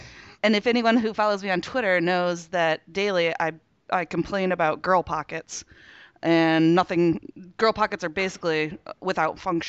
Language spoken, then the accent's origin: English; Toledo, Ohio, United States; The only place it hasn't really worked is my hometown, Toledo, Ohio, just because of lack of, well, not where I live, so it's okay, but lack of maybe 4G.